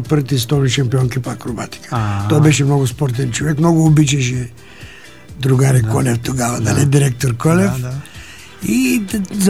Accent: Sliven, Sliven Province, Bulgaria; Като малък, аз съм от Сливен, тренирах малко гимнастика

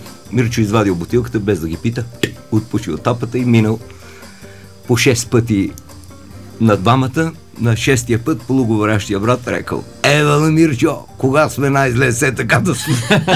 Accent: Petrich, Blagoevgrad Province, Bulgaria; born there; Ето, аз за моя роден град също се говори на диалект. В Петрич

